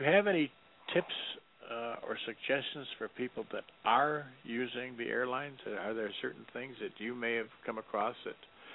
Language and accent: English; Detroit, Michigan, United States; I mean, I was raised in Detroit, and it used to be the case we'd go over the Ambassador Bridge, come back through the tunnel, you know, whatever.